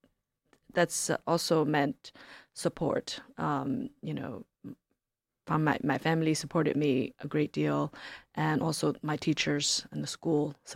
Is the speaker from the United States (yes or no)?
no; Shanghai, China; English is a second language; because it was right in the city that I grew up in Shanghai, China.